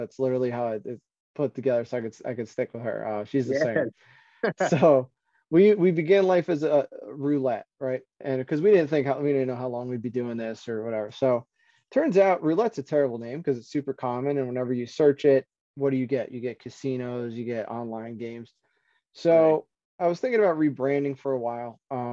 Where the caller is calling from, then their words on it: New Jersey, United States; So we're in probably the most familiar area, very close by. People would recognize it's Asbury Park.